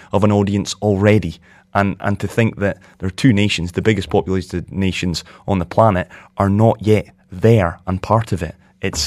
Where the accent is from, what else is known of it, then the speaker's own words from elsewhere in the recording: Scotland, United Kingdom; me as a Scot